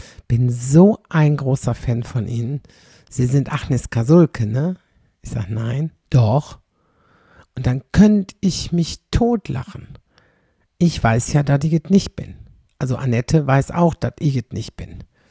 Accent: Kleve, North Rhine-Westphalia, Germany; ich bin aus Kleve.

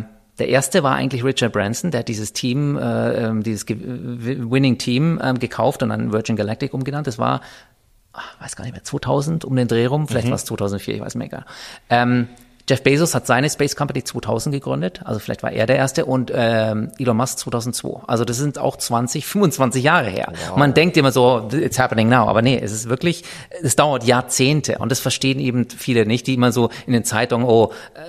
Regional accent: Ingolstadt, Bavaria, Germany; Ich bin ursprünglich hier aufgewachsen in Ingolstadt

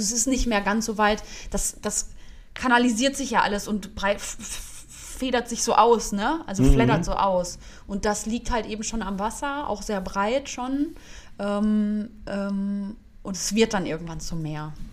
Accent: Soest, North Rhine-Westphalia, Germany; ich komme ja ursprünglich aus Soest und da gibt es die Münnetalsperre.

